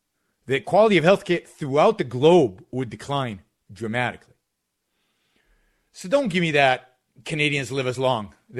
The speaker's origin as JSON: {"language": "English", "country": "Israel", "tie": "born or raised there", "moved": "yes", "lives_now": "United States", "said": "Let me just say this. I was born and raised in Israel. Many of you know that."}